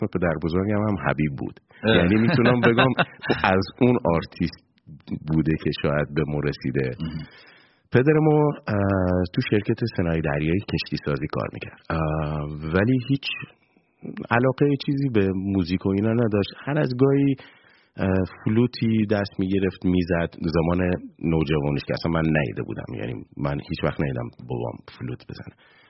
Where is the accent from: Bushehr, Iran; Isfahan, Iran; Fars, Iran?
Bushehr, Iran; از بچگی تو بوشهر دنیا اومدم